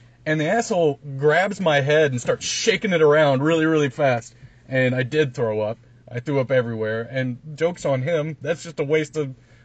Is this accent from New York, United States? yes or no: no; Jackson, Mississippi, United States; also born or lived in Starkville; I lived in Starkville for most of... for about 10 years. I grew up in Jackson, and that's the worst.